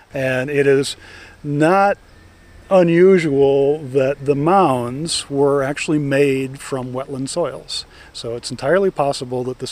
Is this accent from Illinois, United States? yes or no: yes; Chicago, Illinois, United States; As a kid growing up in the Chicago area, as came up to vacation in this area